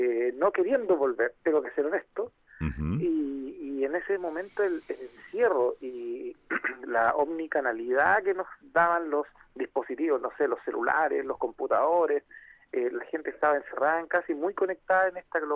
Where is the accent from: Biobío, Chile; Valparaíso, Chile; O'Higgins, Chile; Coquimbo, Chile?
Biobío, Chile; Coronel; now in Talca, Chile; Así es, estoy radicado aquí hace 5 años. Yo soy originario de Coronel, en la octava región.